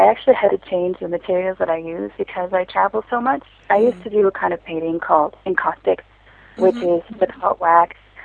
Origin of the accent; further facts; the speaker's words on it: Minneapolis, Minnesota, United States; moved away as an adult; also born or lived in California; I'm an artist from the States. Born in California and grew up in the Midwest in Minneapolis. And I've lived in Asia for the last 6 years.